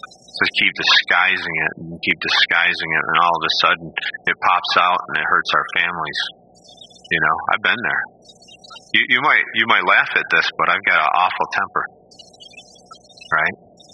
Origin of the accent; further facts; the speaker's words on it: England, United Kingdom; And I'm not even Italian. I'm English.